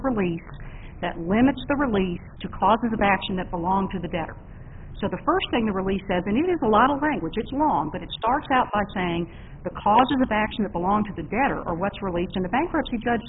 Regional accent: Mississippi, United States; I think I'm from Mississippi.

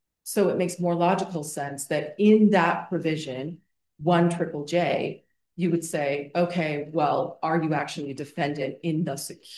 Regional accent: Iowa, United States; Well, there you go. I'm from Iowa. We got the Big Ten covered.

